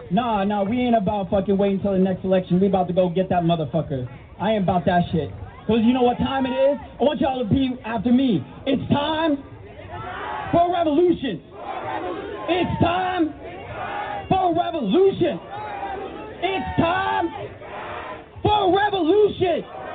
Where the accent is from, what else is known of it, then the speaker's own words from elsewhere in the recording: Salt Lake City, Utah, United States; I'm from Salt Lake City, Utah.